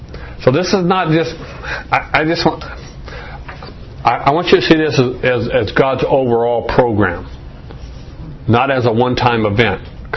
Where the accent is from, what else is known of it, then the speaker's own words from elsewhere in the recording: Arizona, United States; I grew up here in Arizona, and as a teenager, what we did to make money is we worked in the cotton fields out here in Coolidge, out in Maricopa.